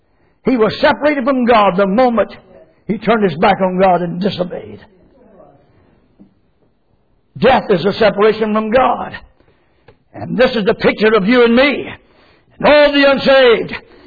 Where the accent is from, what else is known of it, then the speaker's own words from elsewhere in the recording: Clinton, United States; born there; He found out that I was born in Clinton.